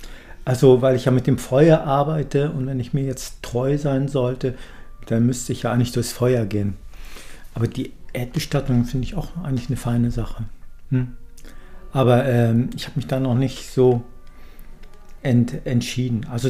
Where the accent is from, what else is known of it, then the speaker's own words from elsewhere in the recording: Germany; now in Switzerland; Ich komme aus Deutschland, wohne hier im Züricher Raum. Ich bin jetzt 60 Jahre alt geworden